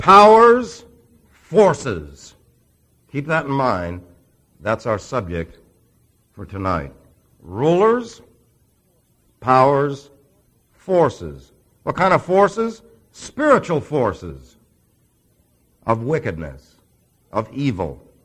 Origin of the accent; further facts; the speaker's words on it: New York City, New York, United States; born there; Remember, I was born in New York City, but I have since given up my citizenship and joined the ranks of the Confederacy.